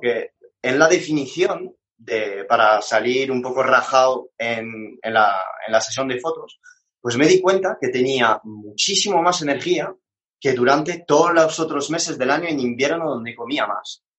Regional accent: France; accent: French; Spanish is a second language; moved away as an adult; now in Madrid, Spain; este acento no es de un barrio ahí chulo de Madrid, este acento es porque soy francés, pasé 19 años de mi vida en Francia, y luego me vine a Madrid para estudiar farmacia, que mis padres son españoles

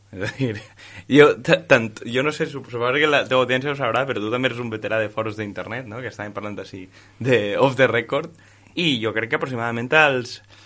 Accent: Xàbia, Valencian Community, Spain; born there; vaig néixer a Xavi en 1988

